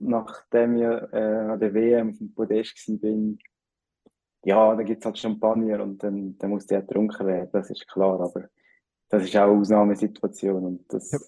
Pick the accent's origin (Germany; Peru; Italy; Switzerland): Switzerland; Und ich glaube, da sind wir Schweizer schon recht weit.